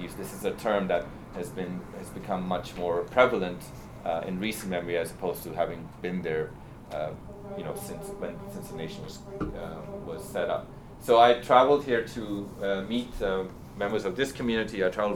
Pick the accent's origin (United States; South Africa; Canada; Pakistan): Pakistan; And interestingly, they're all around this idea of being a minority, which as a Pakistani I found incredibly troubling